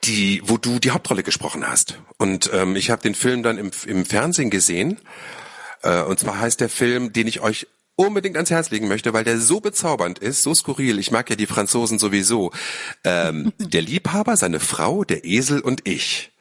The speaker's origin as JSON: {"language": "German", "region": "Lower Saxony", "country": "Germany", "tie": "born or raised there", "lives_now": "Berlin, Germany"}